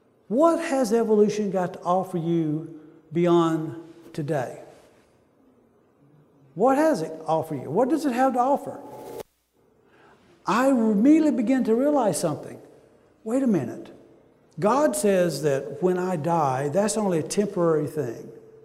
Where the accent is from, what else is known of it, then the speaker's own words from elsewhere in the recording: the South, United States; but I'm from the South, and we like to use these phrases like this just to kind of emphasize it.